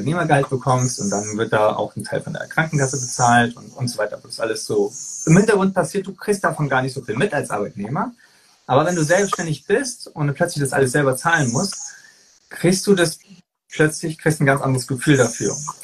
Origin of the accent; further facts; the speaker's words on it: Berlin, Germany; als Berliner